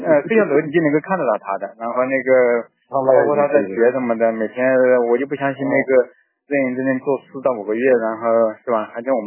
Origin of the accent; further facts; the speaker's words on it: Yueyang, Hunan, China; 我们岳阳那边的那个公安系统的那个公务员